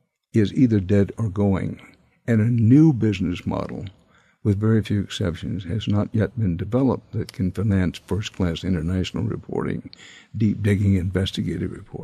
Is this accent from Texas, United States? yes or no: yes; Texas, United States; the most recent shooting in my home state of Texas